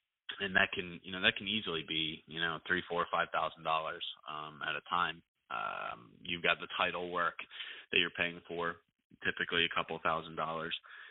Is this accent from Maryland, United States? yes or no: yes; Maryland, United States; And because we're both, my business partner Jeff and I are both born and raised in Maryland, we know this market very well.